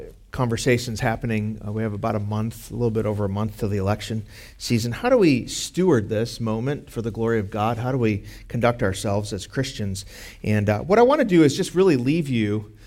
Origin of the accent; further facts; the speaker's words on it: Chicago, Illinois, United States; also born or lived in Nashville, United States; now in Fort Worth, United States; We moved here a couple years ago from Nashville to Fort Worth, and I'm from Chicago originally.